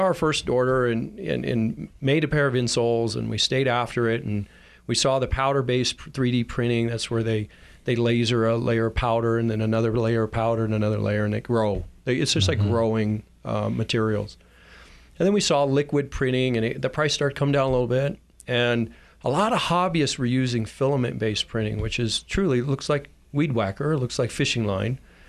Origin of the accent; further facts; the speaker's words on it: Prescott, Arizona, United States; moved away; I was born and raised in Prescott, and I left in 81 and spent time in Tempe and Florida going to engineering school and actuarial school and finance.